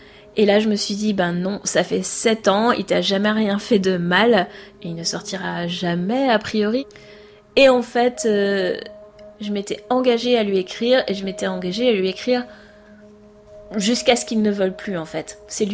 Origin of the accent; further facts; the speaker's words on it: France; moved away as an adult; now in Jacksonville, United States; viens d'avoir 39 ans et ça fait 3 ans que j'habite à Jacksonville en Floride, donc aux États-Unis. Je suis française et j'ai grandi en France